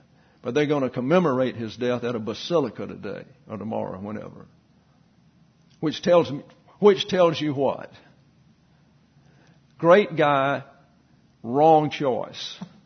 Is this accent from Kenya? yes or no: no; the South, United States; I came from the South, and there may be five Catholics I knew in my entire life.